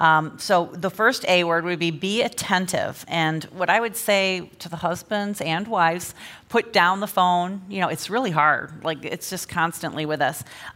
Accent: Cleveland, Ohio, United States; all I had to say is, we're originally from Cleveland.

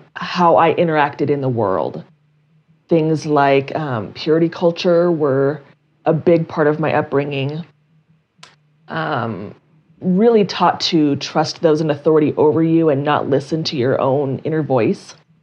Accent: Colorado Springs, Colorado, United States; I grew up in Colorado Springs.

